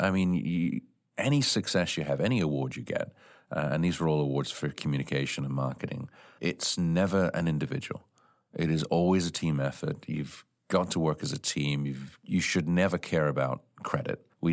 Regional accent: Farnborough, South East England, United Kingdom; also born or lived in Scotland; So I was born in Scotland, lived there for, a year and a half, and then immigrated to England and actually grew up just outside London. So if you know where London is... You might know where Portsmouth is. So right between there, a town called Farnborough

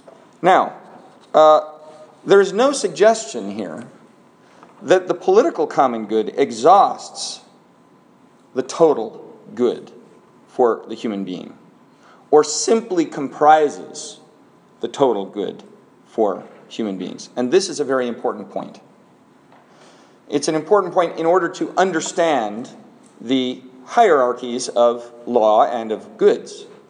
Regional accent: Seattle, Washington, United States; I'm from Seattle.

